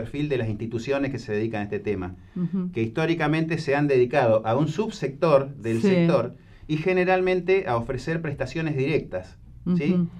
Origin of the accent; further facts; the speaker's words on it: Viedma, Río Negro, Argentina; Por quienes somos de Viedma y por quienes pasan transitoriamente o eventualmente por Viedma.